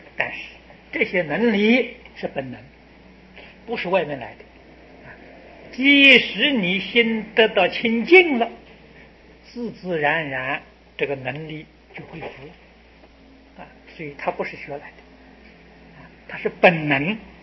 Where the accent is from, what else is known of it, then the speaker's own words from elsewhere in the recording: China; 你看我们中国人做的如意